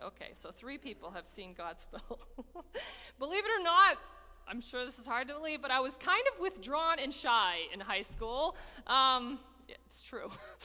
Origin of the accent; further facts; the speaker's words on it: New Hampshire, United States; I grew up in New Hampshire, she lived in Vermont.